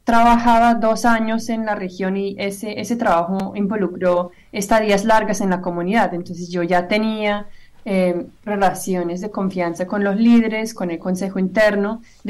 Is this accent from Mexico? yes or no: no; England, United Kingdom; born there; Spanish is a second language; tiene sede en mi país natal, Inglaterra